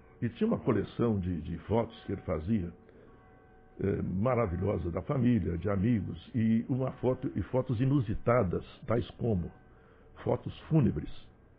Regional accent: Minas Gerais, Brazil; moved away as an adult; Eu saí de Minas para cá, para trabalhar.

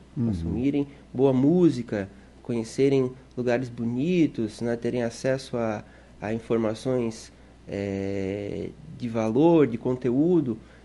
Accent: Urussanga, Santa Catarina, Brazil; morei alguns anos fora quando eu estudei. Em seguida, eu voltei para cá. Eu sou uma pessoa muito vinculada às minhas origens, à minha família, né? A minha terra, e Uruçanga

